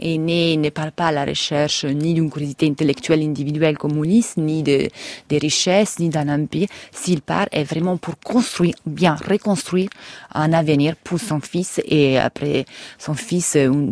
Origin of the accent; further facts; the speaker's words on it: Italy; French is a second language; Moi, je suis italien, comme mon petit accent le déclare.